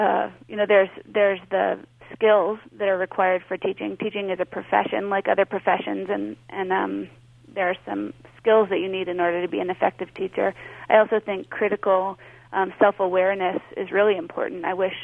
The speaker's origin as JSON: {"language": "English", "town": "Dallas", "region": "Texas", "country": "United States", "tie": "born or raised there", "said": "I grew up in Dallas, which is largely segregated by class and race"}